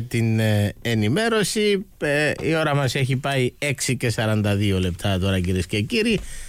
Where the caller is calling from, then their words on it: Psimolofou, Nicosia District, Cyprus; είμαι από Ψιμολόφου, περπάτημα και σας ακούω.